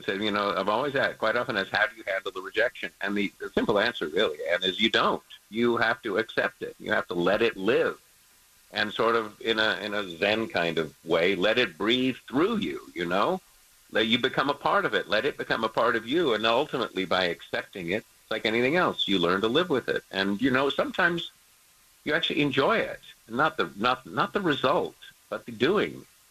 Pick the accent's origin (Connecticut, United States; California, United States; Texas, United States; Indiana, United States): California, United States; Palm Springs; Oh, yeah, I used to caddy in the Hope. I grew up in Palm Springs as a kid.